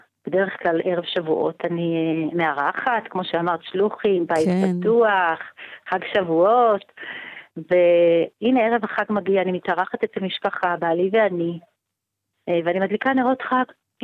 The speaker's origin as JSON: {"language": "Hebrew", "town": "Safed", "region": "Northern District", "country": "Israel", "tie": "born or raised there", "lives_now": "Golan Heights, Israel", "said": "גדלתי בצפת, גדלתי בשליחות, הייתי בת של אבי נשלח, עליו השלום נשלח על ידי הרבי מלובביץ' לבנות קהילה חבדית בצפת, ואנחנו המשכנו את השליחות, והיום ברמת הגולן, ברוך השם."}